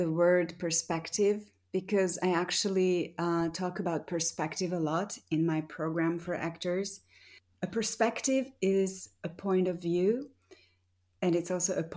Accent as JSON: {"language": "English", "country": "Hungary", "tie": "born or raised there", "also_born_or_lived": "Budapest", "second_language": "English", "said": "I was born in Budapest in Hungary, and I grew up in the Hungarian countryside during the 80s when there was communism still."}